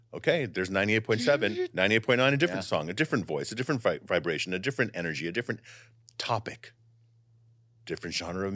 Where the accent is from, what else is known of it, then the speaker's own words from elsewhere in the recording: Bronx, New York, United States; Like literally on my street where I grew up in the Bronx, that's where breakdancing and hip hop began in the Bronx.